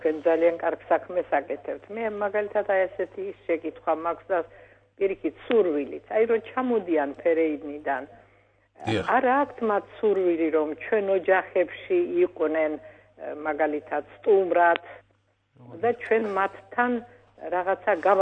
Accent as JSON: {"language": "Georgian", "town": "Sukhumi", "region": "Abkhazia", "country": "Georgia", "tie": "born or raised there", "said": "მე თვითონ აფხაზეთის ქალაქ სოხუმიდან ვარ და მე მესმის რას ნიშნავს საკუთარი მიწა-წყლის სიყვარული, საკუთარი იმ ადგილის, სადაც დაიბადე და გაიზარდე."}